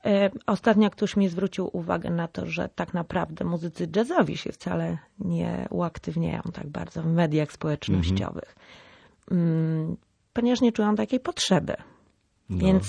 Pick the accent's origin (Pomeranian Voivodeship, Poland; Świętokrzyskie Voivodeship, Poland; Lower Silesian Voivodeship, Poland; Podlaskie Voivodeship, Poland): Pomeranian Voivodeship, Poland; Sopot; also born or lived in Gdańsk; Potem był Sopot. No i tak zostało.